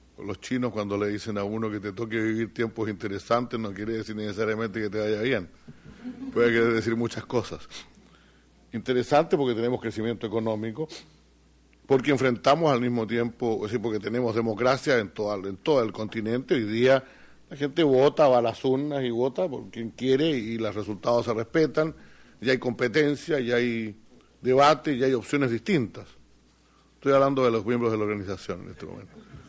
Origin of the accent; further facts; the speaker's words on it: Chile; se hizo en mi país, en Chile, hace apenas 2 años y medio atrás